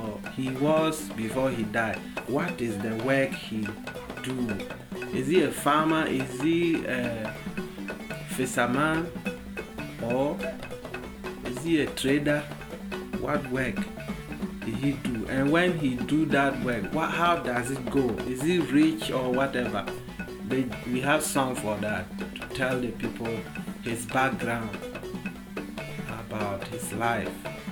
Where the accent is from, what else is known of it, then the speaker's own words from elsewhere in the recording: Ghana; The funerals in Ghana, in my hometown, when somebody die, like a man we have songs for only men funerals.